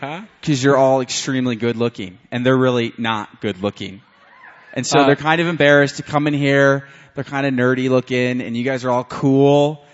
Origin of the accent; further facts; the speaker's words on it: New York, United States; born there; also born or lived in Puerto Rico; now in Albuquerque, United States; I was born in New York. Born in New York. I lived in Puerto Rico for 6 years, and then I moved to Albuquerque, or like I like to call it, Albuquerque.